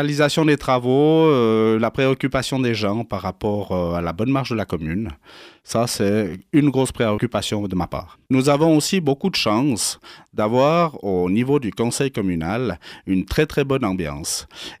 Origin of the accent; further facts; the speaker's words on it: Charras, Nouvelle-Aquitaine, France; Je suis né à Charras, originaire de Charras. J'ai 47 ans